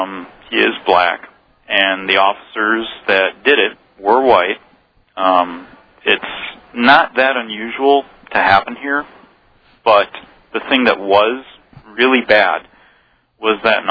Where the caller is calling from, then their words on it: Milwaukee, Wisconsin, United States; Calling from Milwaukee.